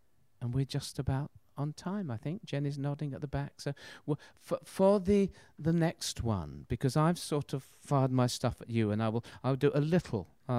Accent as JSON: {"language": "English", "country": "United Kingdom", "said": "I mean, we're British, after all, or whatever it may be."}